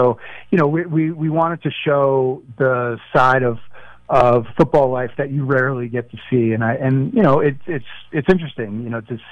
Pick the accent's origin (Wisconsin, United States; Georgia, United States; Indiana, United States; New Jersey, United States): New Jersey, United States; now in Philadelphia, United States; I grew up in North Jersey, and my father was a huge Jets fan. I wasn't much of a Jets fan growing up, and then I ended up moving to Philadelphia in 93